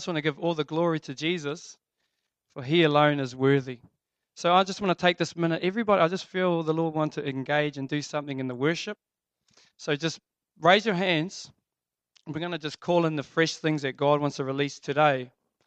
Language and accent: English; Kaiwaka, Northland, New Zealand; I come from Kaiwaka. I was actually born there in Pūwai Street. My ancestors have been there for hundreds of years. I'm from Ngāti Whātua.